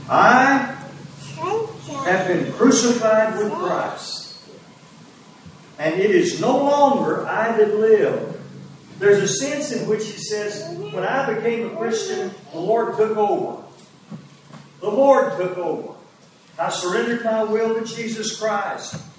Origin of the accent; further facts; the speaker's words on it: United States; When I was growing up in America, it still was.